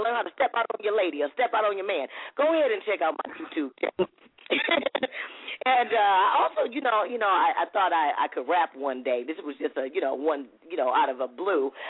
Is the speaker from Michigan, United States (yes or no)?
no; Compton, California, United States; I'm from Compton, so you know I got to represent Compton. I got Compton, baby, you know?